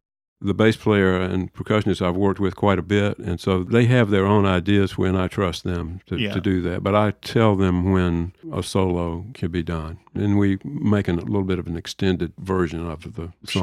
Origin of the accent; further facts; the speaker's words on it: Deep South, United States; accent: Southern; blessing and a curse in a certain way to have a regional dialect or accent, which I have some of since I grew up in the Deep South.